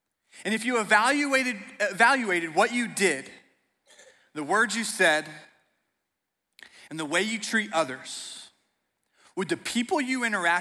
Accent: Oklahoma, United States; moved away as an adult; When I graduated high school, I grew up in Oklahoma. I moved 2.5 hours northeast to a small town in southwest Missouri called Joplin, Missouri.

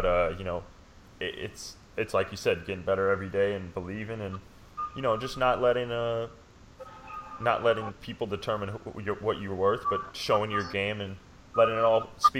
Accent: California, United States; because I'm from California, so I got a different perspective.

